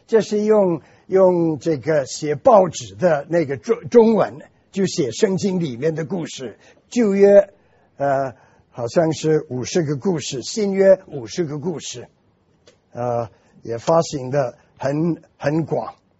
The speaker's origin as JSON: {"language": "Chinese", "town": "Kaifeng", "region": "Henan", "country": "China", "tie": "born there", "moved": "yes", "said": "第一次回到中国的时候，已经离开有34年，我是在中国出生的，在河南开封。"}